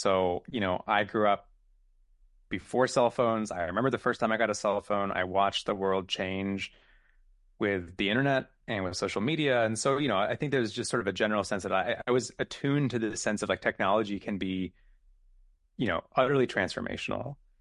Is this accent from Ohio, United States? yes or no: yes; Akron, Ohio, United States; Being in Ohio, I grew up in Akron, 400,000 people. I was what that Midwestern kid who dreamed of the big city.